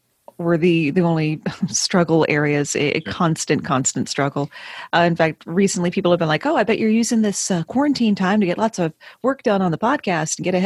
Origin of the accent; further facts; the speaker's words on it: Richmond, Virginia, United States; I'm from Richmond, Virginia, where things are both metaphorically and literally on fire lately. And I've been here three quarters of my life.